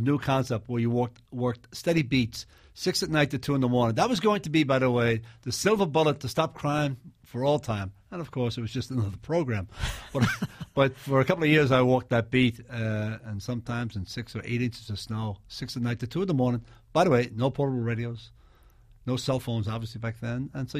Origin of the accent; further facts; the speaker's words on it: Dublin, Leinster, Ireland; now in New York, United States; I'm from Dublin, Ireland.